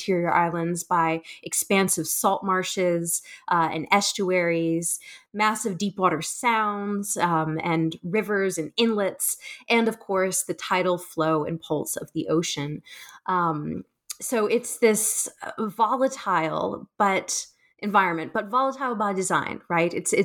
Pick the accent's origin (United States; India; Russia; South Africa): United States; South Carolina; the combination of growing up in South Carolina, you know, thinking about hurricanes and the effect that they have on the state